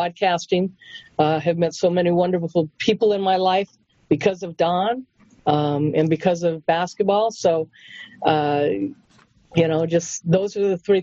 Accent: California, United States; even though we grew up in Southern California.

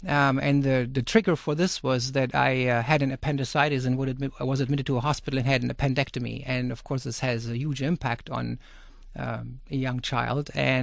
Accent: Giessen, Hesse, Germany; So I grew up in a town called Gießen, which is about 40 miles north of Frankfurt.

